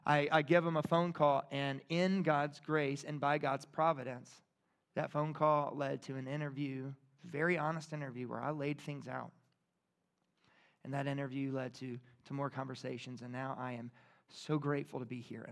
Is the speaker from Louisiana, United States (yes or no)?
yes; New Iberia, Louisiana, United States; I grew up in New Iberia, but I grew up with Seth.